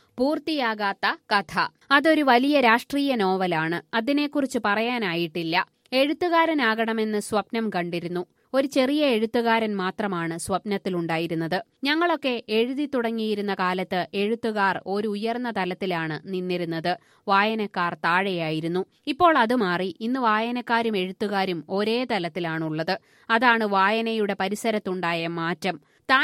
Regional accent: Mahe, Puducherry, India; പുഴ മുതൽ പുഴ വരെ മയ്യഴിയുടെ 3 ഭാഗങ്ങളും പുഴയാണ്. ആ മയ്യഴിയിലാണ് ഞാൻ ജനിച്ചു വളർന്നത്. പുഴ എനിക്കെന്നും പ്രചോദനമായിരുന്നു.

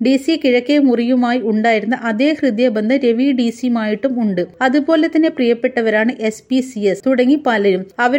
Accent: Onakkoor, Kerala, India; എന്റെ നാട്, എന്റെ ഗ്രാമം എനിക്ക് മാതൃസമാനിയാണ്. എന്റെ നാട്ടിലെ ഗ്രന്ഥശാലകളിൽ നിന്നാണ് ഞാൻ ആദ്യമായി അക്ഷരങ്ങളുടെ മധുരം നുകർന്നത്. മൂവാറ്റുപുഴ താലൂക്കിലെ ഓണക്കൂർ എന്ന കൊച്ചു ഗ്രാമം എന്റെ മനസ്സിൽ

